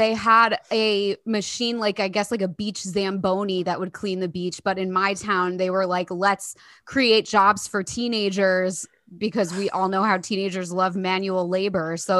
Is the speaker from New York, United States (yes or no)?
no; New Jersey, United States; I had a pretty bad job. I grew up on the Jersey Shore, which, if you guys have ever heard of it, it's...